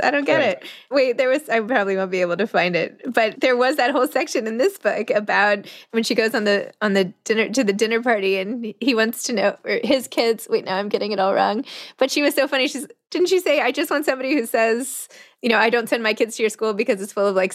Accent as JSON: {"language": "English", "town": "New York City", "region": "New York", "country": "United States", "said": "I'm from New York City and he grew up in Florida."}